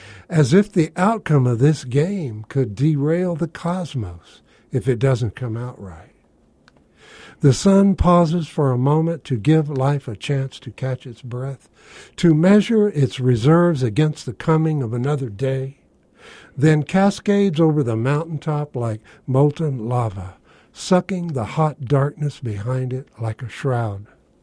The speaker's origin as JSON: {"language": "English", "town": "Houston", "region": "Texas", "country": "United States", "tie": "born or raised there", "also_born_or_lived": "Austin / Los Angeles", "said": "Well, I've been born in Texas. I'm a Texan, born and bred in Houston. Went to school in Austin, to UT, University of Austin, and came out here."}